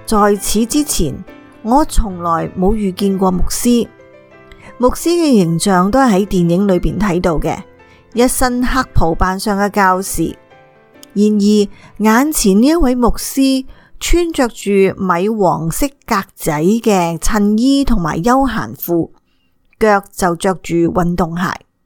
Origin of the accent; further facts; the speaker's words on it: China; born there; 我喺中国出生，从小喺父亲头上三尺有神灵嘅敬天教导下成长。